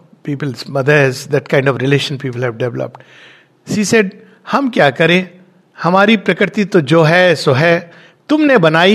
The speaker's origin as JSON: {"language": "English", "country": "Japan", "said": "As I had when I came from Japan, I was on the boat at sea, not expecting anything."}